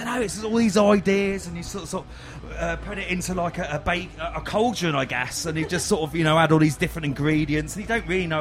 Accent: Basingstoke, South East England, United Kingdom; It's like on the train, like we're from Basingstoke, so the train up to London just have a tinny or two.

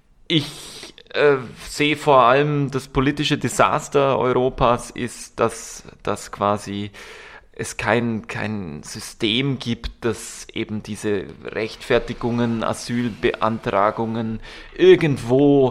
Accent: Germany; also ich als Deutscher

